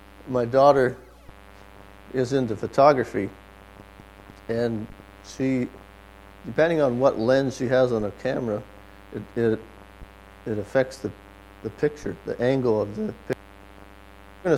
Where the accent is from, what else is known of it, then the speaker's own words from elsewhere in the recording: Canada; I grew up in Canada, and hockey was a big deal. I grew up in the 70s.